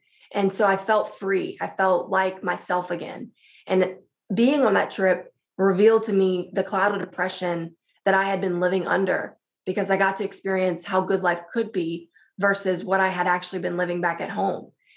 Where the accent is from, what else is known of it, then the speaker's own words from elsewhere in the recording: Louisiana, United States; Oh, it was the best childhood.